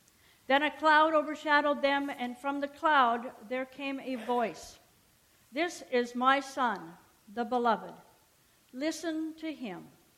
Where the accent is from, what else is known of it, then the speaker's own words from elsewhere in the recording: North Dakota, United States; Growing up in North Central North Dakota, the only mountains I saw on a daily basis were the Turtle Mountains.